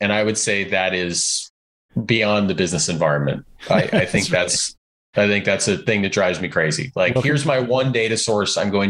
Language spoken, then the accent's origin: English; Chicago, Illinois, United States; You know, I grew up in Chicago where it's certain words like that were used as adjective nouns and adverbs